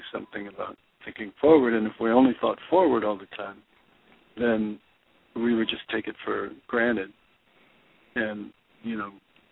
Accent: Michigan, United States; the old days, growing up in Michigan.

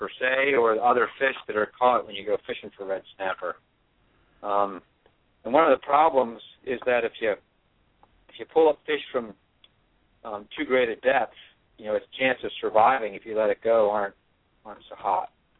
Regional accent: Chesapeake Bay, United States; I grew up on Chesapeake Bay, and I hate to say it, but I know what it used to be like.

